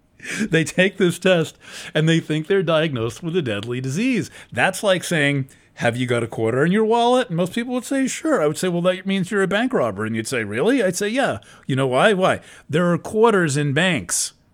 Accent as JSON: {"language": "English", "region": "New York", "country": "United States", "said": "I'm from the New York area where Channel 3 was just static 24/7."}